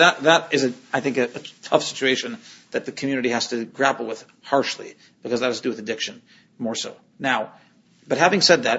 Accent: Chicago, Illinois, United States; So, but nobody went to Jewish college of the kids we grew up with in Chicago.

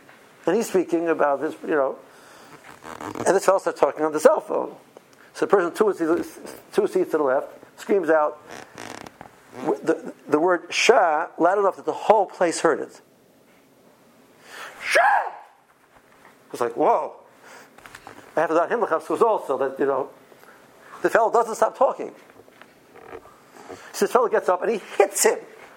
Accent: Tel Aviv, Tel Aviv District, Israel; I have to tell you that I grew up in Tel Aviv

